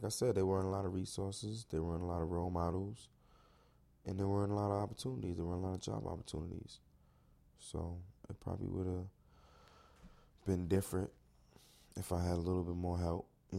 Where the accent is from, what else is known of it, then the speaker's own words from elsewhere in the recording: Brooklyn, New York, United States; I love Brooklyn. I love Brooklyn. I've been here all my life. I was born in Cumberland Hospital in the Fort Greene area.